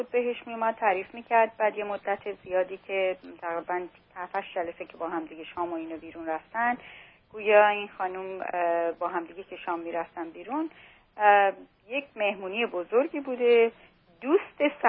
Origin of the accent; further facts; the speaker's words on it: Iran; میگه که مادرش من دوست نداره بخاطر اینکه من ایرانی هستم.